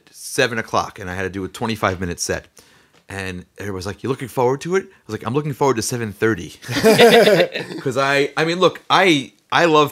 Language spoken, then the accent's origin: English; New York, United States; the folks at the St. George Theater for giving me this opportunity to play a set like this in my hometown.